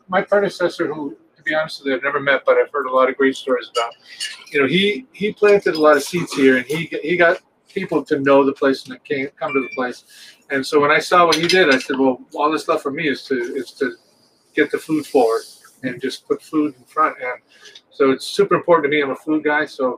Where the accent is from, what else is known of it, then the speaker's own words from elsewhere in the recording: Vermont, United States; I'm from Vermont.